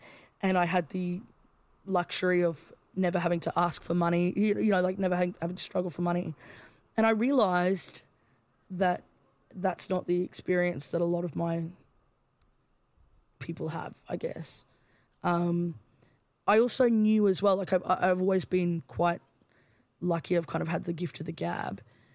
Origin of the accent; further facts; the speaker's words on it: Brisbane, Queensland, Australia; I didn't grow up on country. And I mean, I grew up in Brisbane